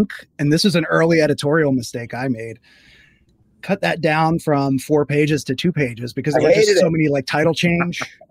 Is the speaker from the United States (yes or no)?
yes; Philadelphia, Pennsylvania, United States; where I was growing up in Philadelphia.